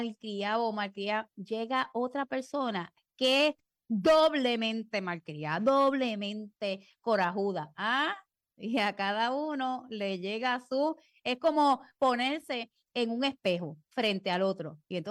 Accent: Puerto Rico; como yo estoy aquí en Puerto Rico y soy puertorriqueña

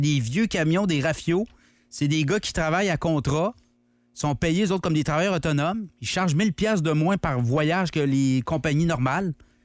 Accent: Canada; Moi, je suis canadien.

